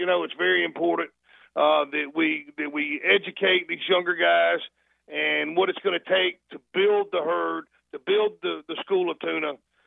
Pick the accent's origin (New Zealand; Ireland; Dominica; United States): United States; Alabama; now in Gloucester, United States; even though I'm from the South and from Alabama and fished Hawaii, they accepted me in here like family